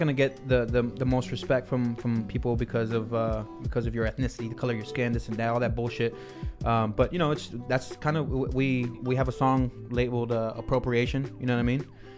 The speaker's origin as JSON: {"language": "English", "town": "Wilmington", "country": "United States", "tie": "born or raised there", "said": "growing up in Wilmington, I mean, you know, you live in Wilmington."}